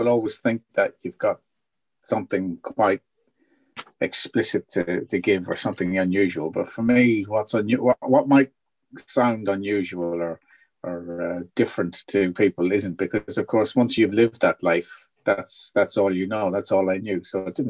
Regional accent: Ireland; people always assume that A, being Irish, and second, big families, that there was always lots and lots of drink, but that was not the case with my family.

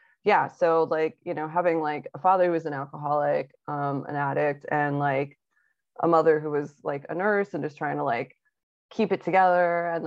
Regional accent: Akron, Ohio, United States; born there; But yeah, so I was born in Akron, Ohio, the hometown of AA.

